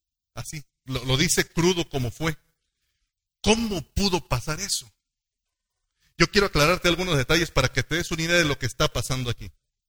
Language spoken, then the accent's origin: Spanish; Mexicali, Baja California, Mexico; Yo soy de Baja California, de Mexicali, es el mismo cuadro, la Laguna Salada. Un desierto, desierto, de veras, pura arena